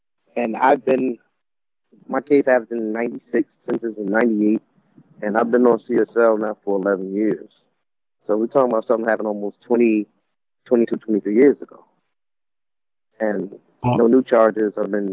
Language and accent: English; New Jersey, United States; My question is, when in New Jersey, I'm from New Jersey